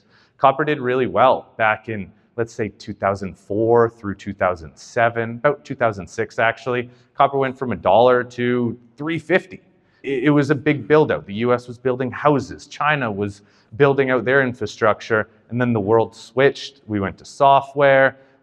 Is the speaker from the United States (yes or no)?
no; Vancouver, British Columbia, Canada; I'm also from BC. I'm from Vancouver. And yeah, in BC, it's West Coast.